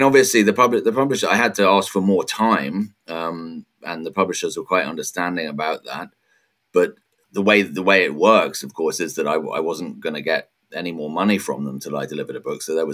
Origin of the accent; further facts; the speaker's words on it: London, United Kingdom; now in Hungary; I grew up in England and in London, and that's very much the place that I guess still think of as home ultimately. But by that point, I'd been living in Hungary for many years. I have a Hungarian family.